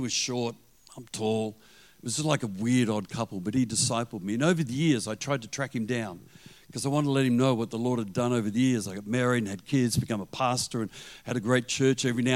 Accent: Australia; I mean, I'm an Aussie preaching in New Zealand.

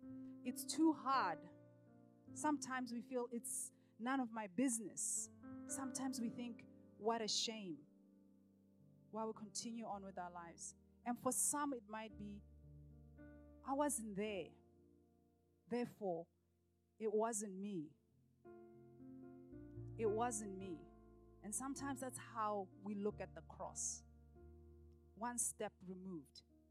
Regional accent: Botswana; when I was about 15 or 16, back in my home country in Botswana

